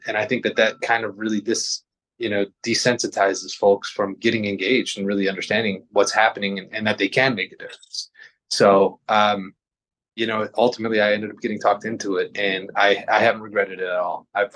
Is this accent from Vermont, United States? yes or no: no; East Chicago, Indiana, United States; I grew up in East Chicago and, you know, from meager means, didn't really have a whole lot of, you know, my parents didn't have a lot of money.